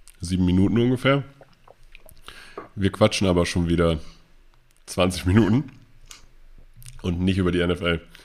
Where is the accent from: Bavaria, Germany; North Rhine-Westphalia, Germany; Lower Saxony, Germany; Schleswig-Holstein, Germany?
Lower Saxony, Germany; Hildesheim; born there; Ich als gebürtiger Hildesheimer weiß natürlich, dass Hildesheim, wo nur Busse fahren, früher ein ausgeprägtes Straßenbahnnetz hatte.